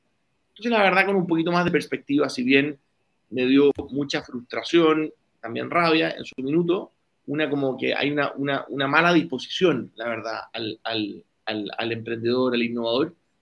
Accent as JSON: {"language": "Spanish", "country": "United States", "tie": "born there", "second_language": "Spanish", "said": "En Estados Unidos, yo nací en Estados Unidos, la mitad de mi familia es de Nueva York"}